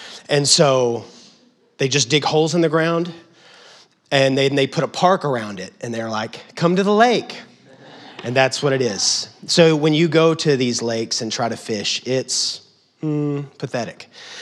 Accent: Lubbock, Texas, United States; I grew up in West Texas. And there's no water out there. It's the desert. And I specifically grew up in a city called Lubbock.

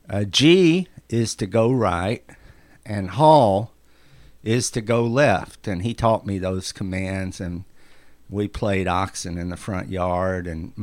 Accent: Tennessee, United States; also born or lived in Southeast Missouri, United States; So I was raised in Northwest Tennessee, and Southeast Missouri, right across the river, the part of Missouri that dips down into Arkansas, and rural people.

